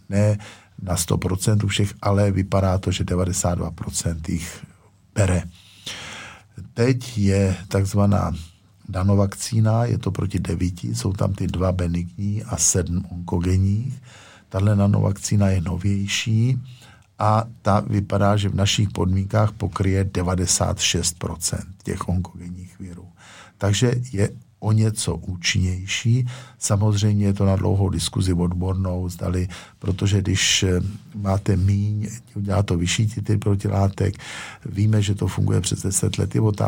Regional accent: Pardubice, Pardubice Region, Czechia; to já jsem z Pardubic.

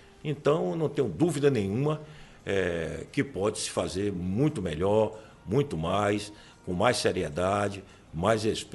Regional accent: Ilhéus, Bahia, Brazil; born there; Eu nasci em Ilhéus, tenho 72 anos de idade, 48 anos de médico nessa cidade

